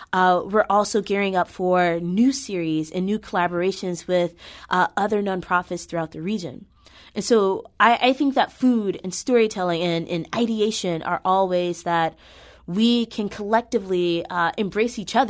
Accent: Mississippi, United States; now in St. Louis, United States; So I grew up in Mississippi, and I have a food-loving family.

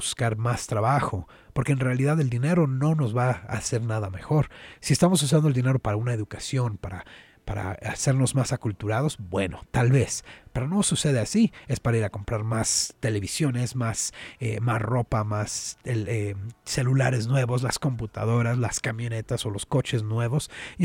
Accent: United States; born there; yo soy nacido aquí en Estados Unidos, y yo no tenía identidad personal. Yo no sabía qué significaba el ser de México. En realidad, mis papás me decían, bueno, pues nosotros somos de México, tienes historia en México, tienes familia

